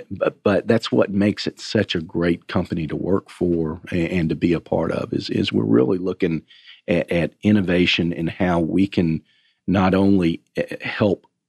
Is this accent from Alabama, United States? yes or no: yes; Alabama, United States; now in Atlanta, United States; born and raised in Alabama, my family and I moved to Atlanta